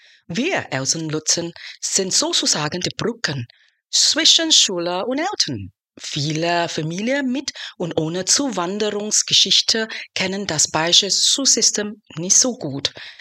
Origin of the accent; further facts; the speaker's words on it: Singapore; German is a second language; Ich bin in Singapur aufgewachsen